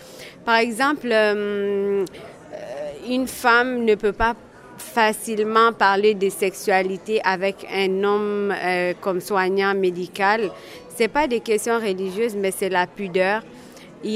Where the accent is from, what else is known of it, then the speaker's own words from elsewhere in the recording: Timbuktu, Tombouctou, Mali; je suis Touareg d'origine malienne de Tombouctou. Mais depuis les années 91, je me suis retrouvée hors de mon pays. Donc, j'ai parcouru plusieurs pays, dont la Mauritanie